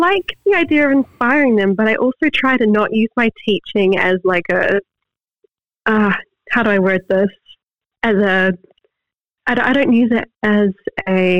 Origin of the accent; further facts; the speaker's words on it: Waiuku, Auckland, New Zealand; now in Whenuapai, New Zealand; I grew up in South Auckland. I grew up in Waiuku.